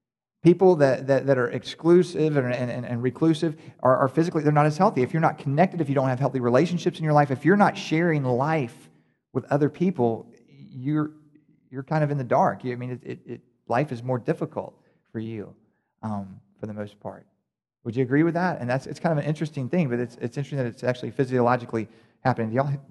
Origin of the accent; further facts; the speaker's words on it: Middleburg, Florida, United States; When I was a kid, I grew up in Middleburg, and in Middleburg, which is across the river that way, on a little creek called Black Creek